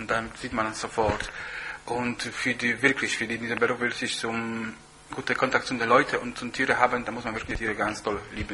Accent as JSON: {"language": "German", "country": "Poland", "second_language": "German", "moved": "yes", "lives_now": "Germany", "said": "ich komme aus Polen, bin ich hier in Deutschland seit 2002."}